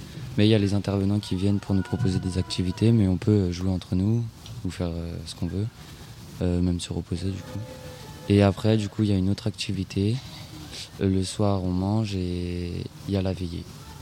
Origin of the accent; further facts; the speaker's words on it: Lyon, Auvergne-Rhône-Alpes, France; Moi, je suis Lyonnais, donc aussi dédicace à Lyon, forcément.